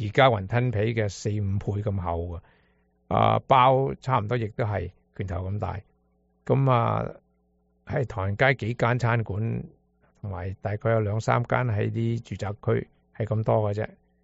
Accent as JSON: {"language": "Chinese", "region": "Guangdong", "country": "China", "said": "我们广东人打边炉就是天冷冻老鼠的声音才拿个竹笼拿个铁丝网去杀一些虾杀一些牛肉。"}